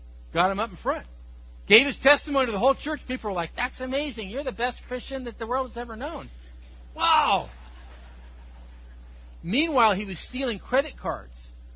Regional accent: Georgia, United States; that guy's on the most wanted list in the state of Georgia, my home state.

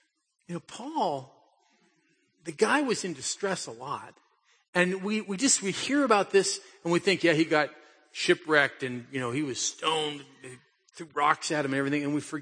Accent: California, United States; I'm freezing cold. I'm from Southern California. What is this place?

